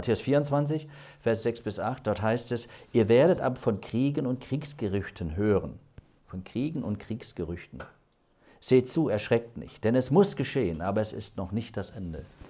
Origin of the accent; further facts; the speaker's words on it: Stuttgart, Baden-Württemberg, Germany; Nicht nach Baden-Württemberg, Stuttgart, wo ich groß geworden bin.